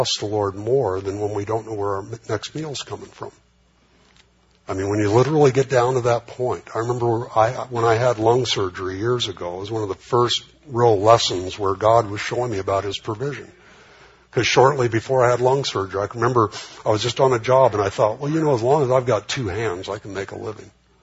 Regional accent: California, United States; I grew up on World War II movies, you know, at the Garmar Theater on Whittier Boulevard.

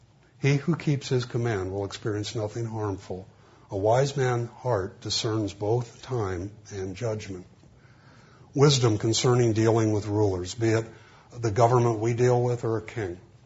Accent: United States; Well, I'm an American.

